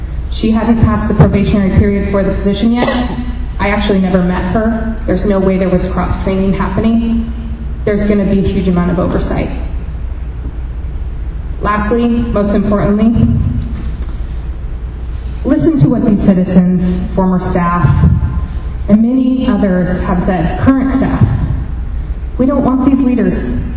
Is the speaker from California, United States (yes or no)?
yes; California, United States; I'm a sixth generation Northern California resident. I'm born and raised in Tehama County, and I was very proud to work for Tehama County.